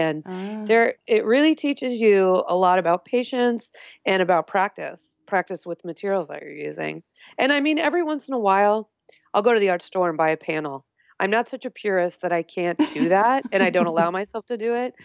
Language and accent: English; Colorado, United States; And, you know, I grew up in Colorado. We didn't have a lot of that, but I noticed it in the Bay Area right away.